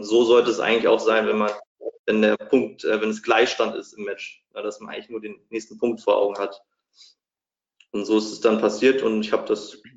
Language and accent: German; Berlin, Germany; Ich komme aus Berlin, bin Tennisspieler